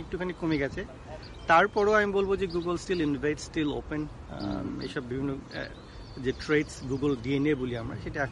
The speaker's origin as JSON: {"language": "Bangla", "country": "Bangladesh", "moved": "yes", "said": "আমি ছিলাম ফার্স্ট বাংলাদেশি, আর আমার কয়েক মাস পরে দু একজন জয়েন করেছে।"}